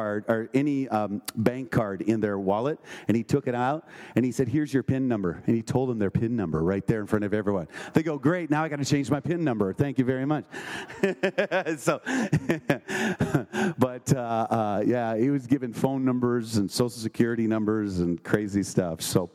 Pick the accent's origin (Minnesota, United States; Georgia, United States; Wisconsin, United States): Minnesota, United States; I'm a Minnesotan, but I don't bring my checkbook.